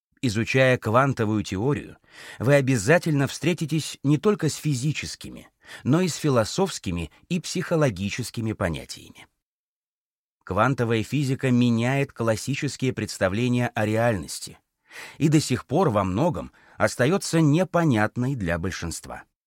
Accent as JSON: {"language": "Russian", "region": "Moscow", "country": "Russia", "tie": "born there", "said": "Я родилась в Москве. Вся моя семья — физики и математики."}